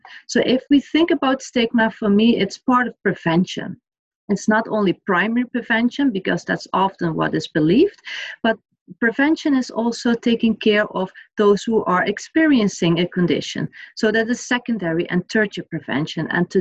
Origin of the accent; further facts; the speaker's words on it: Maastricht, Limburg, Netherlands; in the Netherlands.